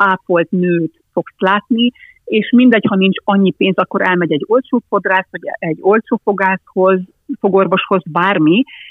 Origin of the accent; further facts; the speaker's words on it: Hungary; now in Cyprus; tudták, hogy én Magyarországról vagyok, akkor hú, hát mit csinálsz te itt Cipruson, Budapest után?